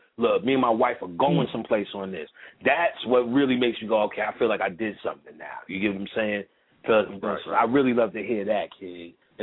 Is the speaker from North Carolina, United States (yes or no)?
no; New Orleans, Louisiana, United States; New Orleans, yeah, I'm from New Orleans.